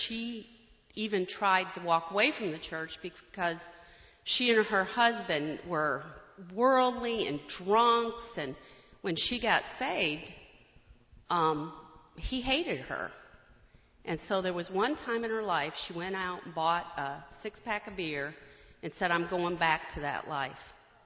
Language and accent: English; Michigan, United States; I'm originally from Michigan, and my grandparents...